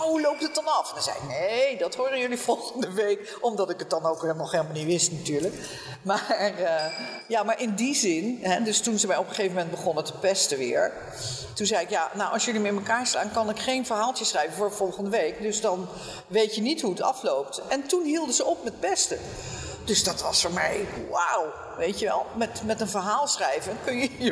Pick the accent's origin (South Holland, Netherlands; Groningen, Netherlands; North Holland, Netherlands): South Holland, Netherlands; The Hague; Nee, ik kom uit Den Haag